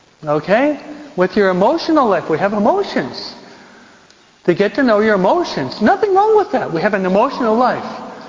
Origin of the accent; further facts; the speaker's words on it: New York, United States; I'm a New Yorker, huh?